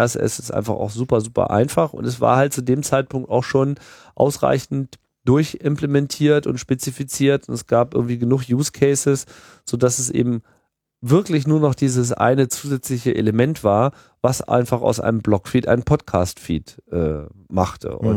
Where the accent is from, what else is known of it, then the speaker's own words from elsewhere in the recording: Germany; Also ich fühle mich als Deutscher, ich habe hier immer gelebt. Ich habe nie was anderes gemacht als Deutscher sein.